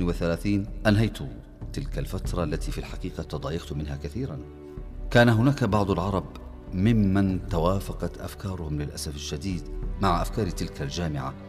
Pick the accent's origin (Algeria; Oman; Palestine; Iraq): Palestine; لاحتلال بلادي فلسطين